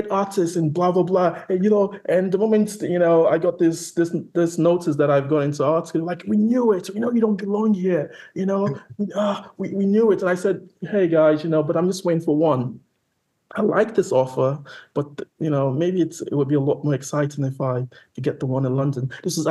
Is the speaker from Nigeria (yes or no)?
yes; Nigeria; also born or lived in Bronx; now in United States; folks I grew up with in Nigeria